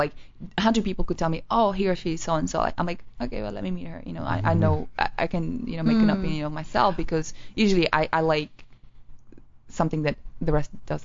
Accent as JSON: {"language": "English", "region": "London", "country": "United Kingdom", "said": "if you say to someone, you know, I came from London."}